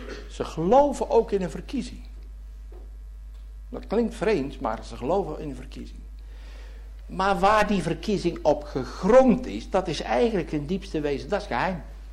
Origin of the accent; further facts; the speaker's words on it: Gorinchem, South Holland, Netherlands; Ik als kleine jongen in Gorinchem.